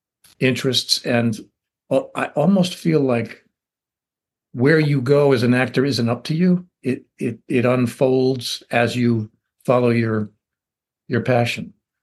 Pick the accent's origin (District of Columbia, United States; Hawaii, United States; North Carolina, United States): District of Columbia, United States; Washington; So I was in my hometown of Washington, D.C., and I started doing plays in little theaters.